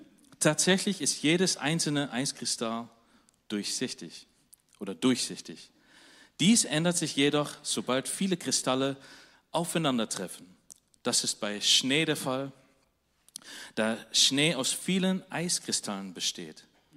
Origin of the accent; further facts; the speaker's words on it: Netherlands; Oder wo ich herkomme, in Holland, da passiert es so richtig selten.